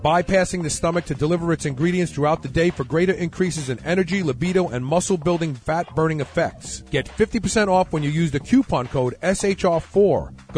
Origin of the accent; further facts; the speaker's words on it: New York, United States; Imbibing was required for most of us growing up in New York back then.